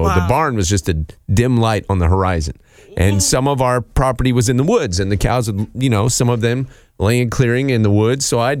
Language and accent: English; Pacific Northwest, United States; I grew up believing in Bigfoot, and I had a reason to. Where I lived, there were Bigfoot sightings up in the Northwest.